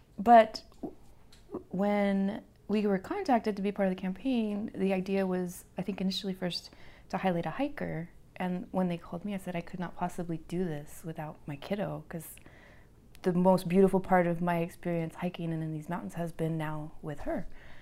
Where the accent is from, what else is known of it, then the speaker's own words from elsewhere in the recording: El Paso, Texas, United States; I'm a mother of one, Callista, who's sitting here next to us. And I'm from El Paso, Texas.